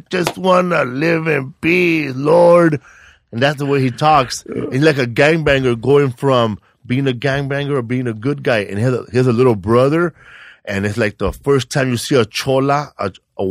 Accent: Los Angeles, California, United States; Yeah, I grew up in Boyle Heights Villas.

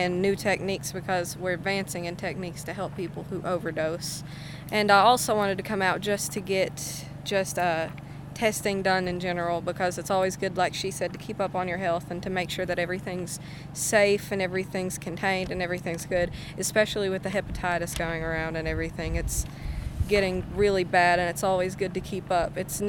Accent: Whitesburg, Kentucky, United States; I'm 18 and I'm from Whitesburg, Kentucky.

